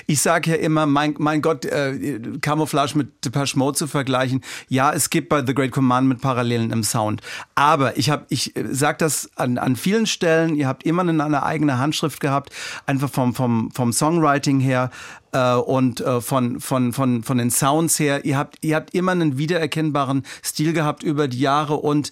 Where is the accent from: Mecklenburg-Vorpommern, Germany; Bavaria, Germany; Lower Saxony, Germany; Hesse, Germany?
Hesse, Germany; Frankfurt; also born or lived in Zwingenberg, Germany; Ich bin ja eigentlich aus der Frankfurter Gegend, aber ich habe damals dann an der Bergstraße gewohnt.